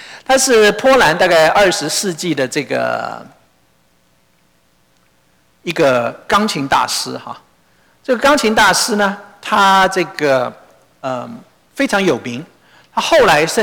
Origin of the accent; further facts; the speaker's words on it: China; 我们中国人比较保守啊，天天。